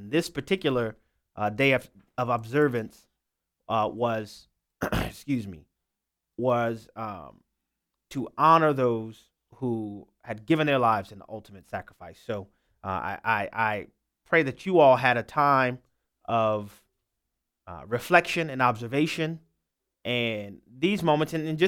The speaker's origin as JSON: {"language": "English", "region": "Louisiana", "country": "United States", "tie": "born or raised there", "said": "I will be there participating with my brethren from my home state."}